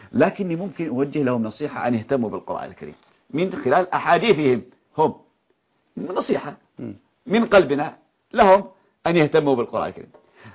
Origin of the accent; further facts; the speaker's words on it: Yemen; يعني من يقول عندنا في اليمن